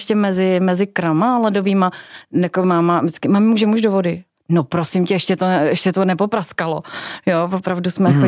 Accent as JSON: {"language": "Czech", "town": "Petrov nad Desnou", "region": "Olomouc Region", "country": "Czechia", "tie": "born or raised there", "also_born_or_lived": "Košice, Slovakia", "said": "Pocházím z malé vesnice. Narodila jsem se teda v Košicích, ale tak to souviselo spíš se studii mých rodičů. A pocházím z malé vesnice z Petrova nad Desnou, nad Šumperkem."}